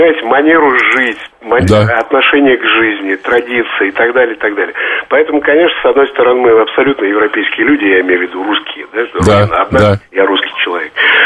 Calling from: France; Я звоню из Франции.

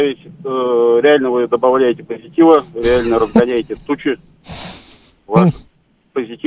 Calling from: Moscow, Russia; я звоню из Москвы.

